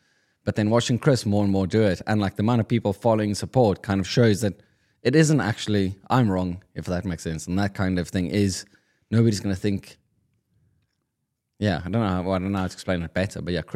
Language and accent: English; South Africa; first language Afrikaans; Yeah, but it's so I'm being South African, and Afrikaans, kind of like talking about feelings seems like the biggest no ever.